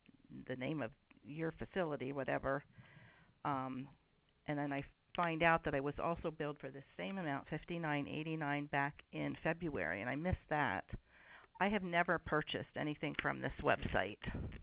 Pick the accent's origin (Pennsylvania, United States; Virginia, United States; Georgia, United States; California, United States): Pennsylvania, United States; I'm from Pennsylvania.